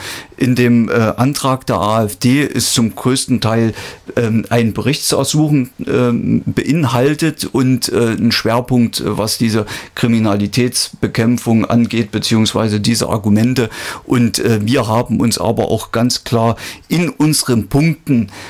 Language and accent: German; Thuringia, Germany; Und das ist uns ja auch wichtig als Thüringer, die kommunal alle irgendwo verortet sind